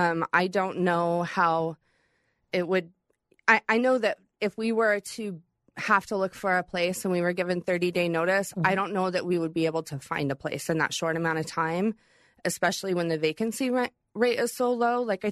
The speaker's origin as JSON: {"language": "English", "country": "United States", "tie": "born or raised there", "said": "And I grew up here. I grew up in the North End. So essentially, I've been displaced from my neighborhood that is familiar to me."}